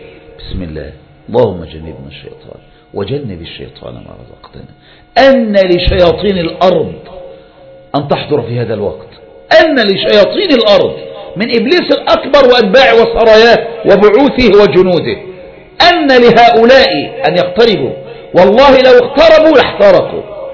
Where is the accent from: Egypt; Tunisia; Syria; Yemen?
Egypt; مستوى معيشة الفرد عندنا في مصر لا تضارع هذا